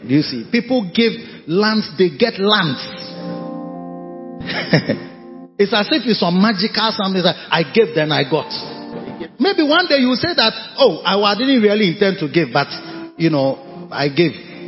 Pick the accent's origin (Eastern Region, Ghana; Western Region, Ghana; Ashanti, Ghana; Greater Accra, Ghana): Greater Accra, Ghana; Korle Bu; born there; I was born in Kolebu. Yes, local boy like me.